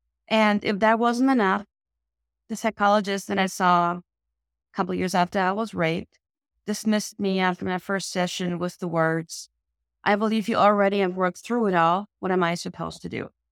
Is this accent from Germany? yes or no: yes; Germany; me growing up in Germany, post-war